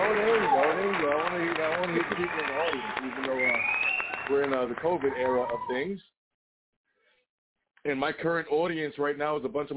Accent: Fall River, Massachusetts, United States; I'm from Fall River, Massachusetts, the great state of Mass. That's pretty much as East Coast has, I guess, the original of the 13 colonies, people. I still have family out there.

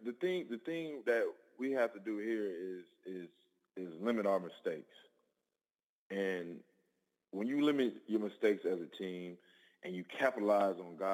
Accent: California, United States; also born or lived in Seattle; But I was away from California for about, you know, 9 years. And, you know, I love Seattle, man.

